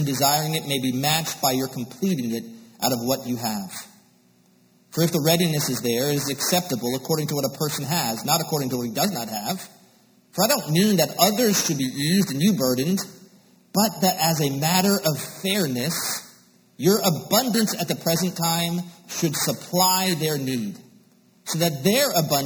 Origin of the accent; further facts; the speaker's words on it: Connecticut, United States; moved away as an adult; I am originally from Connecticut. I came south to go to college